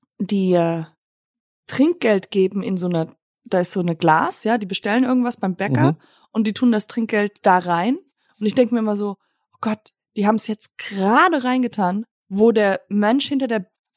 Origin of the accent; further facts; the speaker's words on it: Germany; ich bin Deutsche.